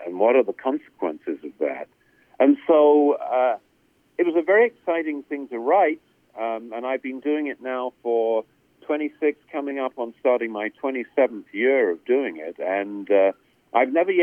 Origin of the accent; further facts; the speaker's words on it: Brighton, South East England, United Kingdom; born there; Well, I'm a Brit by birth. I was born in Brighton on the south coast of England. I was 10 years old when there was this huge event